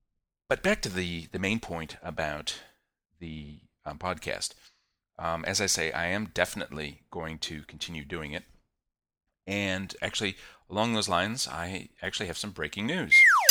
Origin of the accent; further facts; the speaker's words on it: United States; now in New Zealand; which is being an American expat in New Zealand, but still related in some ways.